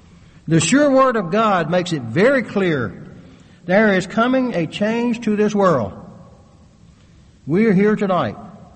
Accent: the South, United States; I grew up in the South where everything is green most of the year, isn't it?

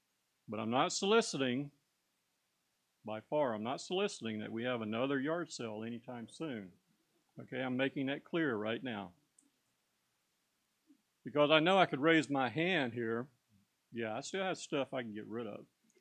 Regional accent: Florida, United States; I was born and raised here in Florida when I was growing up, a family of mother and father and six kids.

